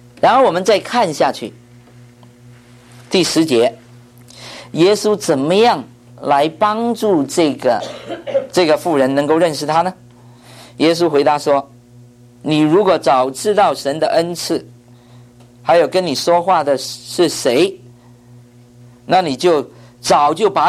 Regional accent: China; 你看吃饭还用刀用叉，我们中国人用筷子，多文雅。你看一下我们传统的文化的优越啊

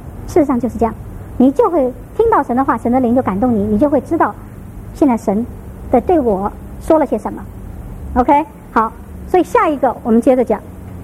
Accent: China; 我们中国人一辈子也想不出来这个字。

